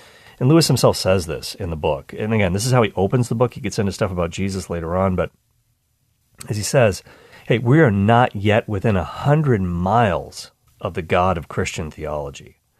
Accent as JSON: {"language": "English", "country": "Canada", "said": "And yeah, even though I'm Canadian, we had our Thanksgiving back in October."}